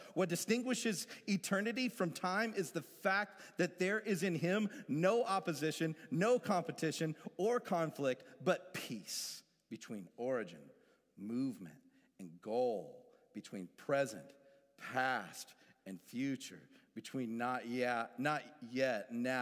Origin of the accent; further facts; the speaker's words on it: Woodstock, Georgia, United States; I mean, I'm from Woodstock, Georgia, okay? So, not hating on where I'm from, it's just we didn't talk about stuff like this.